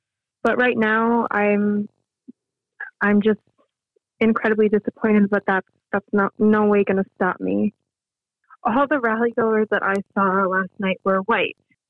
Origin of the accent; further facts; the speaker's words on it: Minneapolis, Minnesota, United States; I grew up in Minneapolis. You know, George Floyd died calling for his mother on the streets that I used to walk on as a child.